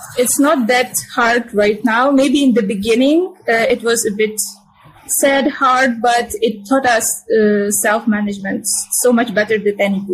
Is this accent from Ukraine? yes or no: yes; Zakarpattia Oblast, Ukraine; Zakarpatska Oblast. I'm from Zakarpatska Oblast. This is the safest part in Ukraine right now.